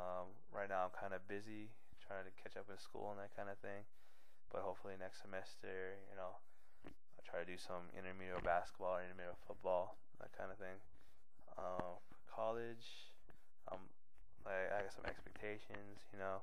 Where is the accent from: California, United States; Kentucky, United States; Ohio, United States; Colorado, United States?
California, United States; Benicia; also born or lived in San Jose, United States; I'm from Benicia, California. That's in the Bay Area. It's about 45 minutes away from San Francisco. It's right next to Vallejo. I was actually born in San Jose, so people most likely will know where that is instead of Benicia.